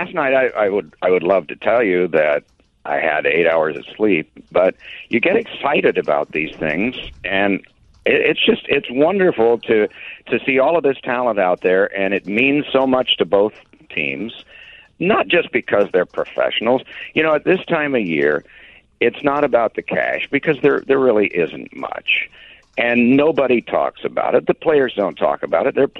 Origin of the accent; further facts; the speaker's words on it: Indiana, United States; born there; I was born in Indiana.